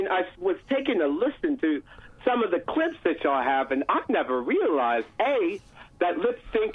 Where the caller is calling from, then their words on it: Sydney, New South Wales, Australia; I'm calling you from the Emerald City.